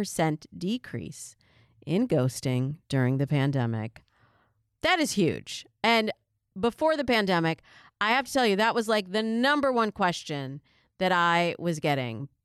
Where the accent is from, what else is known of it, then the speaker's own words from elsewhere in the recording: Michigan, United States; now in California, United States; followed by Texas, Florida, Michigan, my home state, and New York, my sometime state.